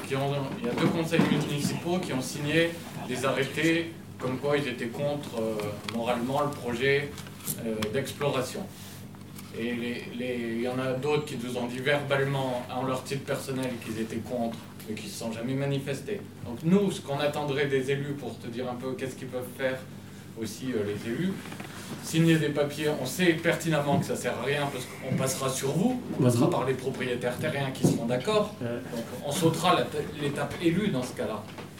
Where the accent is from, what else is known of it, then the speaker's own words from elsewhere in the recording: Nouvelle-Aquitaine, France; Le Roland, je suis aussi de la Creuse.